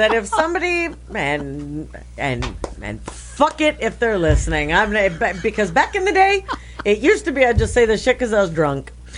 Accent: Minnesota, United States; but I'm from Minnesota, so like it's kind of how you're supposed to be.

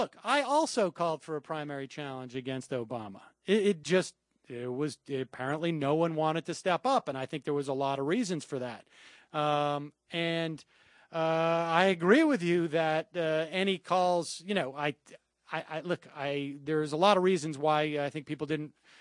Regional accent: Massachusetts, United States; We're both from Massachusetts.

